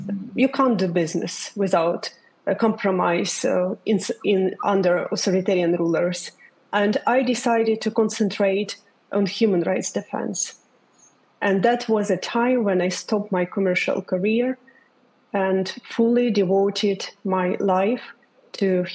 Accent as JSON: {"language": "English", "country": "Ukraine", "tie": "born there", "second_language": "English", "said": "Because I was born not in Switzerland, but in Ukraine."}